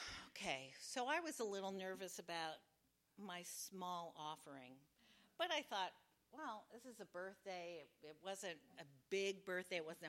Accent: New York, United States; I grew up in Carnegie Hill when it was called the DMZ. It was not chic, it was not gentrified

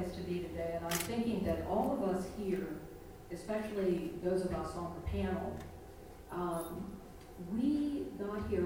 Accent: Jacksonville, Florida, United States; I'm a Southerner. I grew up in what you may think is not the South, but it really is, Jacksonville, Florida. It's right over the border from Georgia.

